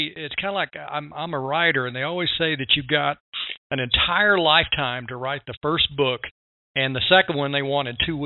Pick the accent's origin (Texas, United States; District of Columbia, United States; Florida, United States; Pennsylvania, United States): Texas, United States; Brady; Well, I grew up in Brady, Texas, which is probably smaller